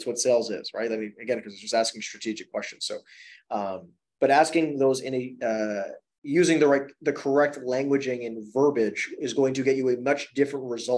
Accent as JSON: {"language": "English", "region": "New Jersey", "country": "United States", "said": "Because again, I'm from New Jersey, right? New York, New Jersey, we talk really fast."}